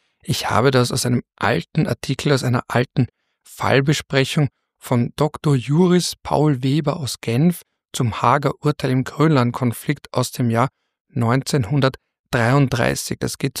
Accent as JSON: {"language": "German", "country": "Austria", "said": "als Österreicher liest man automatisch Jänner."}